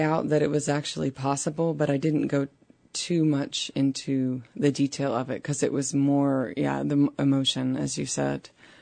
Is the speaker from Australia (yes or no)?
no; Portland, Oregon, United States; also born or lived in North Carolina; I grew up in Oregon. That's the easy part. I grew up in Portland, and I also lived for about 10 years in the South in the Appalachian Mountains of North Carolina.